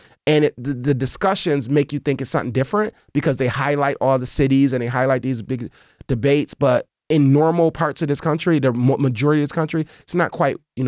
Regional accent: Buffalo, New York, United States; because I grew up in Buffalo, which is a city, large urban city, right?

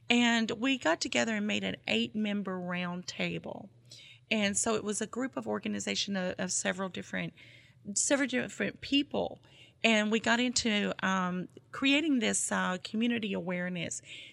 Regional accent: Texas, United States; I'm from Texas originally, and so I've been recently in Texas quite a lot. For about the past 2 years, I've been back and forth between Seattle and Texas. And Texas is where I'm

